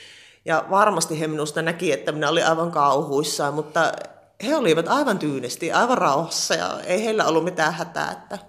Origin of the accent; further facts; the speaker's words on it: Kuopio, North Savo, Finland; born there; Ja näin sitten lopulta työllistyin Kuopioon, josta olen itse syntyjäni lähtöisin.